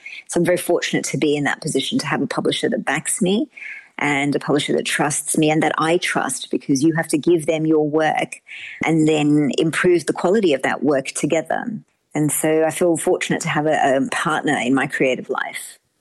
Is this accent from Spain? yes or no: no; Australia; also born or lived in London, United Kingdom; I was born in London, raised in Australia, and I've been to Sri Lanka for trips to visit family